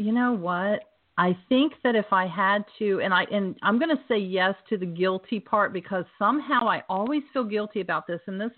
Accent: North Carolina, United States; I grew up in North Carolina.

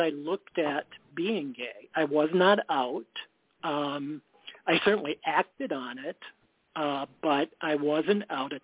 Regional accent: Chicago, Illinois, United States; I was living in Chicago, born and raised in Chicago

